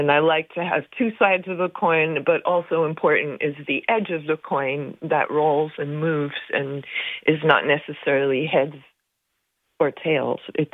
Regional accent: New York City, New York, United States; hearing chamber music rehearsals in the apartment where I grew up in New York City.

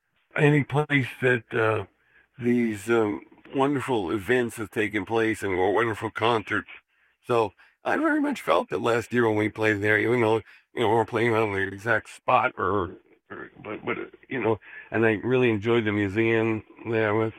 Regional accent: Queens, New York, United States; also born or lived in Long Island; I grew up in Queens, and then my teenage years moved out to Long Island, and I live there still.

